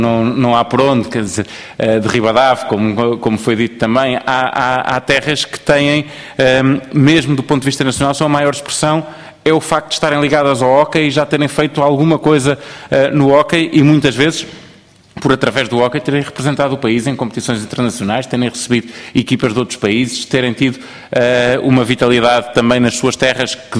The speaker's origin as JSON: {"language": "Portuguese", "town": "São João da Madeira", "region": "Aveiro", "country": "Portugal", "said": "eu sou de São João da Madeira"}